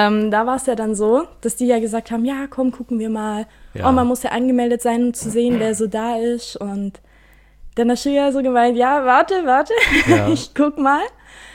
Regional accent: Baden-Württemberg, Germany; now in Munich, Germany

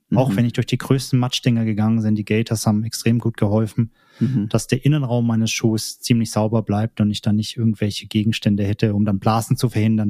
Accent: Erlangen, Bavaria, Germany; Beziehungsweise in meiner Heimat in Erlangen in der Bergkirchweih

